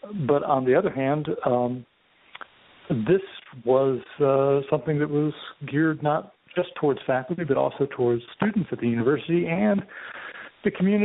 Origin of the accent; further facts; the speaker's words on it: Indiana, United States; growing up in Indiana, in a suburb of Indianapolis, almost 100% white suburb